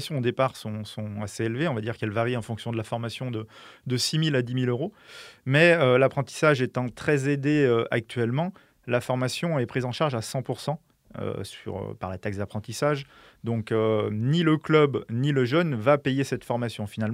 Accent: Auvergne-Rhône-Alpes, France; moi je suis originaire du département de l'Ain.

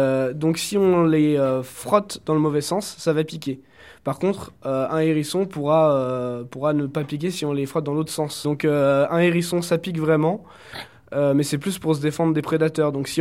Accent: France; notre hérisson de chez nous en France

